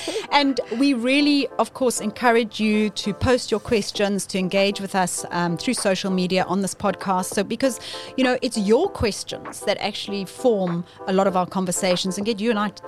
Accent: South Africa; Also, try and go overseas and try and open, as a South African, any investment.

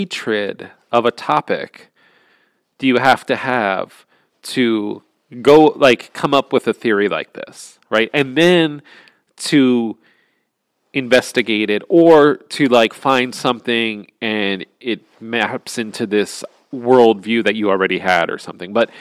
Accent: Pennsylvania, United States; I'm from Pennsylvania, so I can't go, yeah, well, my ancestors, we came from this town, and we've been living in the region for 4,000 years.

